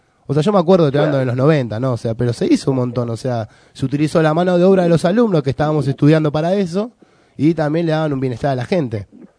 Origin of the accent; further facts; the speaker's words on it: Buenos Aires, Argentina; yo soy nacido y criado ahí en Lugano. Justo en donde se tomaba el predio, yo ese predio lo caminé de chico. Yo iba a la escuela que está la del Pini, que está al lado, el industrial que está ahí. Lo he caminado, nacido y criado ahí.